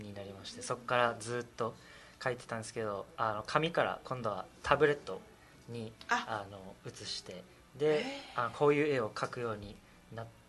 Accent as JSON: {"language": "Japanese", "region": "Okinawa", "country": "Japan", "tie": "born or raised there", "also_born_or_lived": "United States", "second_language": "Japanese", "said": "自分はアメリカで生まれて3歳の時に沖縄に来たんですけど、"}